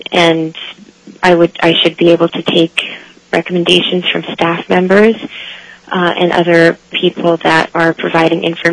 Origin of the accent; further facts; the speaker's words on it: New York, United States; born there; now in Alaska, United States; I love Alaska, I consider it my home, even though I was born in New York, and it is my home now and will be for the long term.